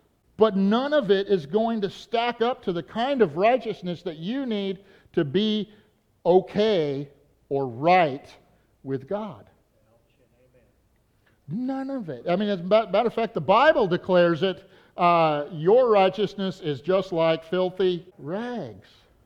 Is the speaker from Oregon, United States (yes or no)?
no; Idaho, United States; also born or lived in North Dakota; I was born in North Dakota, traveled all over the world, ended up in southeast Idaho, which is near where he met my mother, but not exactly the same town. And they raised me in a Christian home